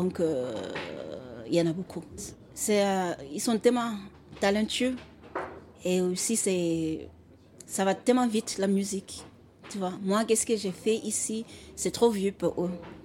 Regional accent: Cape Town, Western Cape, South Africa; first language Xhosa; French is a second language; Alors, je suis d'origine de l'Afrique du Sud. Je suis née au Cap. Je viens de là-bas. Et parfois, je chante dans ma langue maternelle, qui s'appelle le Xhosa. Ça vient de Western Cape.

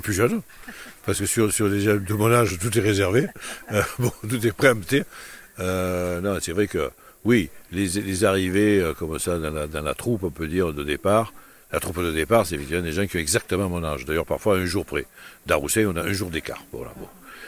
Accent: L'Estaque, Provence-Alpes-Côte d'Azur, France; born there; Donc moi je l'ai fait chez moi, parce que je suis né à l'Estac.

